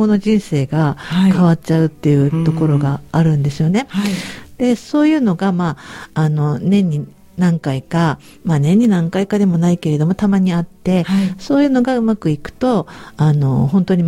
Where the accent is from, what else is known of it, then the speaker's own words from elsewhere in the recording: Sendai, Miyagi, Japan; 仙台で、はい。